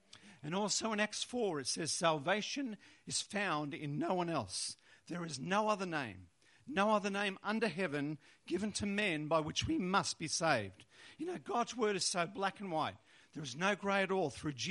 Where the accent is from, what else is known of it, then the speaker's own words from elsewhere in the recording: Wollongong, New South Wales, Australia; Even my hometown of Wollongong, a number of years ago, we saw some incredible changes.